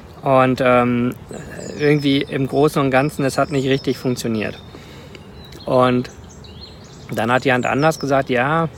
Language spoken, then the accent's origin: German; Rwanda; Ich bin ja in Ruanda aufgewachsen.